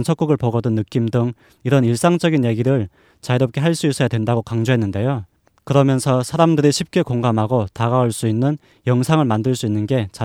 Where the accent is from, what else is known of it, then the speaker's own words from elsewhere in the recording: North Korea; now in South Korea; 사실 저도 북한에서 왔지만